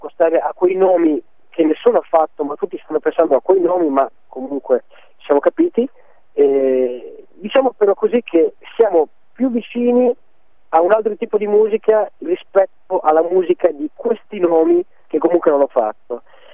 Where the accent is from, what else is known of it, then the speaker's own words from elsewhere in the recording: Imola, Emilia-Romagna, Italy; io così come Paolo siamo di Imola